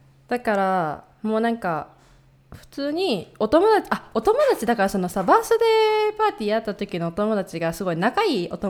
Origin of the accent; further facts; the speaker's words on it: Kyoto, Japan; 言っちゃった京都出身です以上です言っちゃった